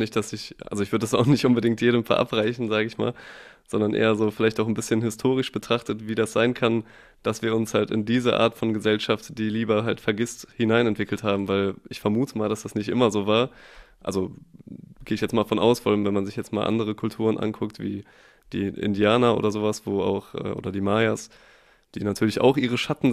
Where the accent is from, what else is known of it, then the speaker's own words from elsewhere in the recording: North Rhine-Westphalia, Germany; ich bin ja auf dem Dorf aufgewachsen im Bergischen Land und man kennt das ja so, die Dorfmentalität